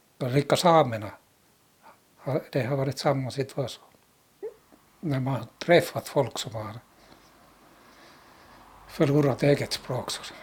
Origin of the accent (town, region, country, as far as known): Lapland, Sweden; born or raised there